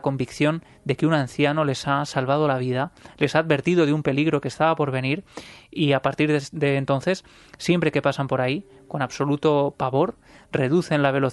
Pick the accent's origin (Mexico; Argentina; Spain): Spain; Ciudad Real, Castilla-La Mancha; Como decía, yo soy de Ciudad Real, vivo allí